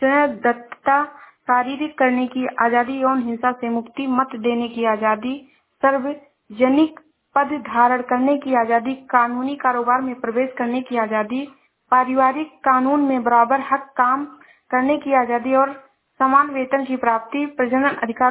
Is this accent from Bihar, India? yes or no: no; Shravasti, Uttar Pradesh, India; मैं जिला श्रावस्ती से हूँ।